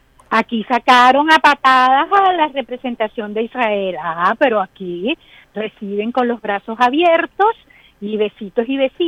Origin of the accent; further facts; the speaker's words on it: Venezuela; yo te voy a hablar como a un amigo y no como periodista, sino como una venezolana.